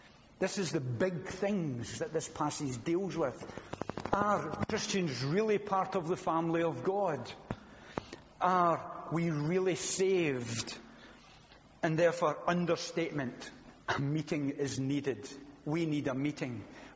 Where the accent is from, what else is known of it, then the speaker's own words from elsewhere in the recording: Scotland, United Kingdom; I'm Scottish. It's who I am.